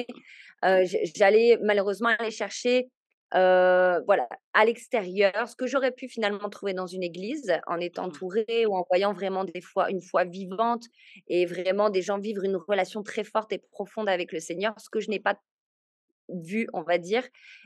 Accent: Lille, Hauts-de-France, France; je suis née dans une famille chrétienne. Dans le nord de la France, donc s'il y a des ch'tis qui écoutent le nord de la France, c'est ça, je suis native de Lille.

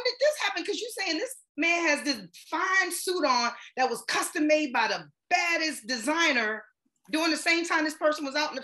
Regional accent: Maryland, United States; I've been to the ocean a million times, I'm from Maryland, like, come on now.

